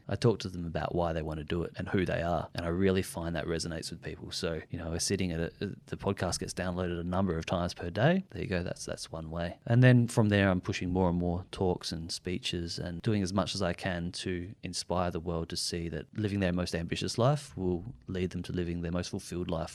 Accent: Adelaide, South Australia, Australia; He was a great football AFL, we're from Adelaide, so he was an AFL player.

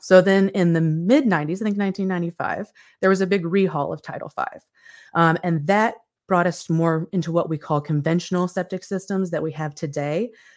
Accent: Kentucky, United States; So I grew up in South Central Kentucky, and I grew up with a creek in my backyard, and I grew up kayaking on the Green River.

